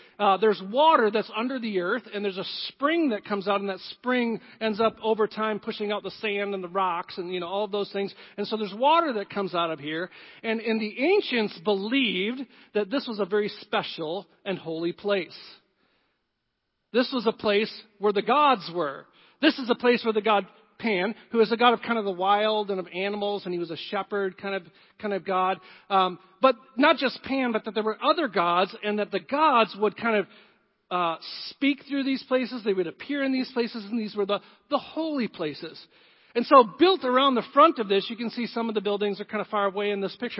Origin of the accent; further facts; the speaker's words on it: Zeeland, Michigan, United States; So I grew up in Zealand, and I had a great upbringing in Zealand